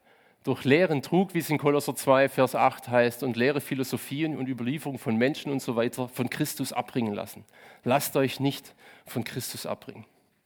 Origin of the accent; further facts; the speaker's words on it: Hochdorf, Germany; also ich komme aus Hochdorf, ich habe 20 Jahre da gewohnt, ein zerrissenes Kaff gewesen, uneins, fromme Clubs, alles geteilt.